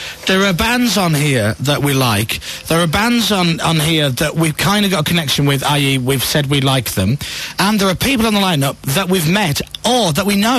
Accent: Leeds, Yorkshire and the Humber, United Kingdom; They're from Sheffield. I'm from Leeds. It's round the corner, for God's sake.

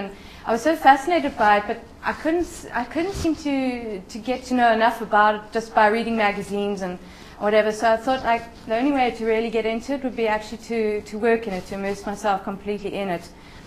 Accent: Cape Town, Western Cape, South Africa; moved away; I grew up in Cape Town and I left 18 years ago. And every now and then I come back to visit friends.

